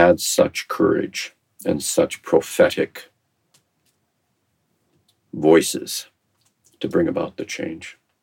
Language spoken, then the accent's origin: English; Canada; I'm not an American, I'm glad I'm a Canadian.